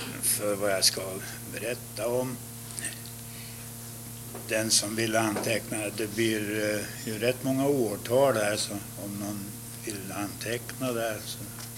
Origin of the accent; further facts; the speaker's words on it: Ängsjö, Sweden; så har jag hört hemma i Ängsjö och gör väl det fortfarande.